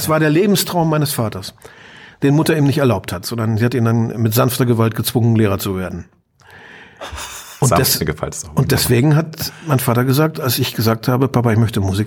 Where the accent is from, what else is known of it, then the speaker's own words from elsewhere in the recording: Brandenburg, Germany; Aber eigentlich war es ein typischer kleinbürgerlicher protestantischer Lehrerhaushalt. Preußisch durch und durch. Wir stammen aus der Niederlausitz, also sind wirklich aus Preußens Kernland.